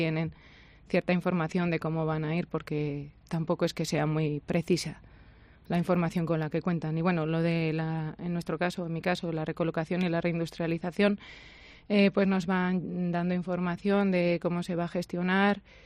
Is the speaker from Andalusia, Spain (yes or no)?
no; Valladolid, Castile and León, Spain; que todos los que somos de Valladolid sabemos lo que supone ir allí